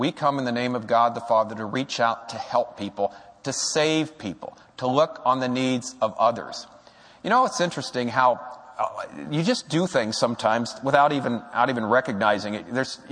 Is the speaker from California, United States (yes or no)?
yes; California, United States; One guy was from Minnesota. I'm from California.